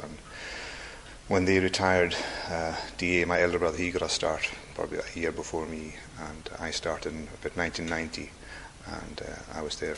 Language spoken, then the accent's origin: English; Scalpay, Scotland, United Kingdom; I'm from Scalpy in Harris, and I've lived there all my life. And I was raised by Christian parents